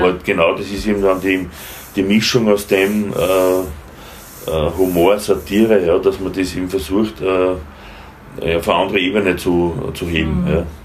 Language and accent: German; Linz, Upper Austria, Austria; Oder als Linzer werde gegen die Wiener.